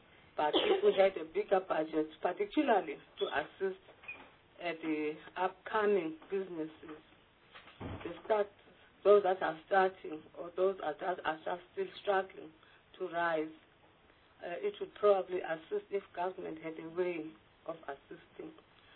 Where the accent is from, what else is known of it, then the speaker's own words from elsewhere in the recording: Eastern Cape, South Africa; I come from the Eastern Cape.